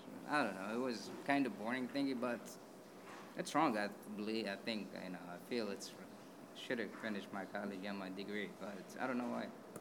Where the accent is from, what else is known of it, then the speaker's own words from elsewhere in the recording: Hamtramck, Michigan, United States; also born or lived in Yemen; Oh, I'm from Yemen originally. I came here in 1999 with my parents. And I grew up in Hamtramck. I went to school there.